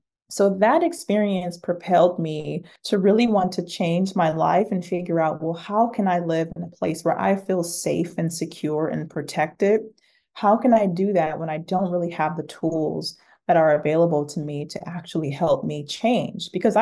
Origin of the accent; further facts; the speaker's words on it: Detroit, Michigan, United States; Yeah, you know, I grew up in West Detroit. So this is a neighborhood that's in Detroit, Michigan. And I grew up in a bad neighborhood, a neighborhood that was tough.